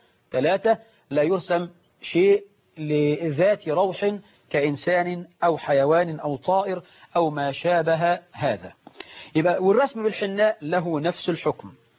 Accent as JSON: {"language": "Arabic", "country": "Egypt", "said": "في النوبة عندنا في مصر، في اليمن والحجاز وبعض الدول العربية الخليجية"}